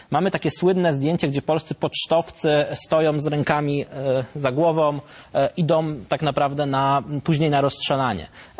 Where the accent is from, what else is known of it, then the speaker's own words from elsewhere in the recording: Szczecin, West Pomeranian Voivodeship, Poland; Ja jestem ze Szczecina, odwołam się do Szczecina, są w sumie trochę podobne miasta.